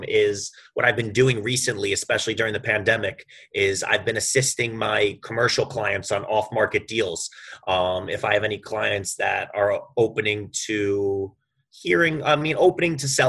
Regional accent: New York, United States; I'm actually from Long Island, and they were originally from Nassau Coliseum, which is in Nassau County. I'm actually from Nassau County.

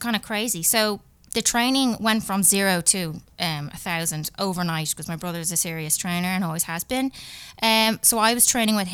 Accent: Enniskerry, Leinster, Ireland; now in Dublin, Ireland; I was born and raised in County Wicklow, Enniskerry. And then I moved, I'm currently living in Milltown, Dublin South.

